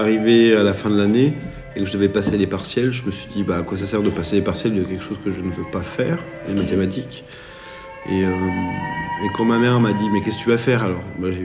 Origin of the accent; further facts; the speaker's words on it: Salins-les-Bains, Bourgogne-Franche-Comté, France; Qu'est-ce qu'on peut dire? Je suis français et je viens d'un village qui s'appelle Salins-les-Bains, qui est une ville thermale.